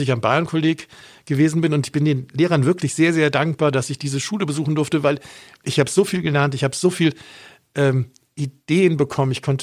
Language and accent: German; Bonn, North Rhine-Westphalia, Germany; now in Augsburg, Germany; ich bin in Bonn aufgewachsen